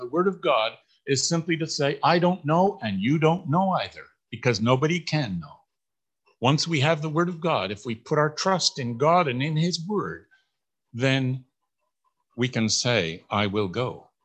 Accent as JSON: {"language": "English", "country": "Canada", "tie": "born there", "said": "You know, I was born in Canada"}